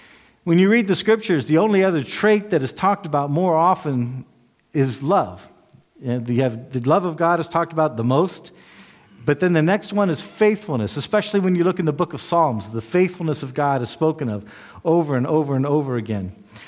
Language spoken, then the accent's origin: English; United States; And I have to say, as an American, that when I first heard about Luther standing at the Diet of Worms, I thought it was a joke.